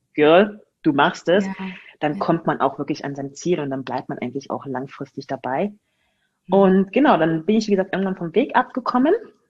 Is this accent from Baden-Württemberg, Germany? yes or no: no; Magdeburg, Saxony-Anhalt, Germany; born there; moved away; also born or lived in Spain / Hamburg; Geboren wurde ich in Magdeburg und bin dann irgendwann weggezogen von Magdeburg, dann mal ein Jahr auf Spanien so hin und her gejobbt und einfach das Leben genossen. Von Spanien dann nach Hamburg